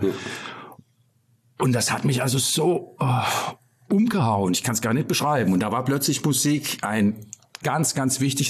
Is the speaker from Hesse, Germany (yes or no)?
yes; Fulda, Hesse, Germany; ich bin hier aufgewachsen in Fulda und das ist so meine Heimat.